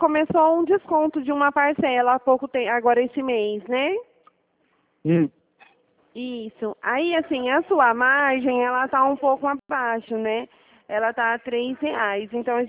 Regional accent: Dracena, São Paulo, Brazil; Eu sou de Dracena.

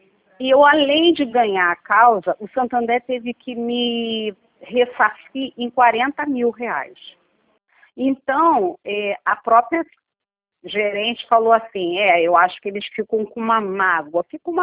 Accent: Rio de Janeiro, Brazil; eu sou também do estado do Rio de Janeiro

